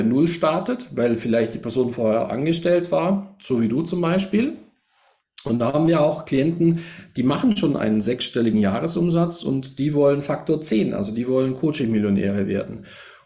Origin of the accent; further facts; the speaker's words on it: Memmingen, Bavaria, Germany; ich komme ja aus Memmingen